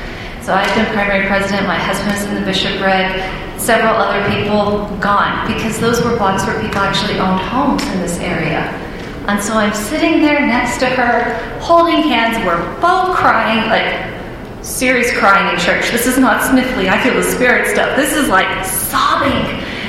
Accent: Texas, United States; I'm from Texas. The same people go to church in that ward now as did when I grew up, and every woman at church speaks with a southern accent because that's what you do.

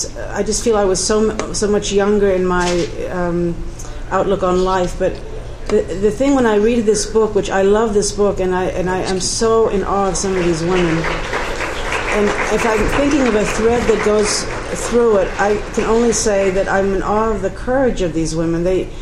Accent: Germany; moved away; I came from Germany. I was a blank slate as far as Mormonism goes.

